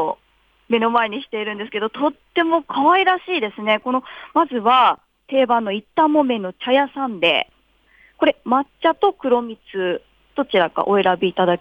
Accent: Yokohama, Kanagawa, Japan; 私横浜出身なのでなかなかわからなかったんですけれど

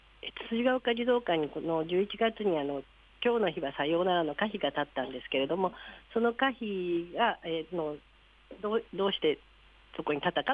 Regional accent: Shibasaki, Tokyo, Japan; なんか私ここで生まれ育ってるもんですから、なんかだんだんちょっと柴崎寂しくなってきたなっていう

